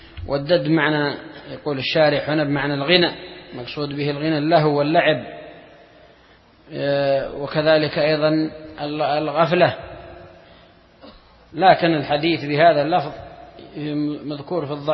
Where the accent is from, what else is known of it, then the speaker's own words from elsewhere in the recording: Yemen; عندنا في اليمن هذا موجود